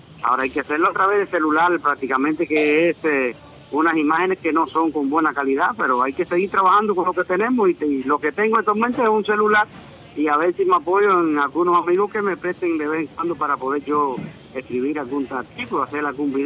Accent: Cuba; eso es una violación de mis derechos como ciudadano cubano.

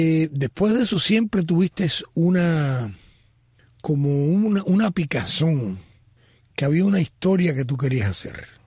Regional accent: Cuba; como cubano

